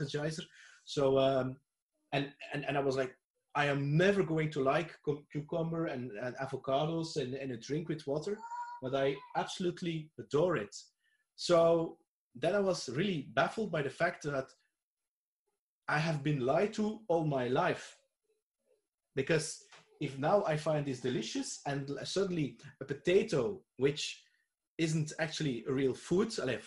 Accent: Belgium; English is a second language; Yeah, but I'm from Belgium, and the region where I live, it's very close

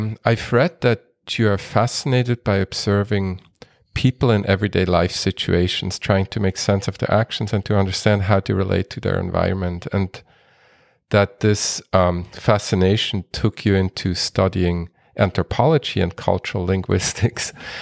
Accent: Basel, Basel-Stadt, Switzerland; I grew up in Basel and around Basel, Switzerland

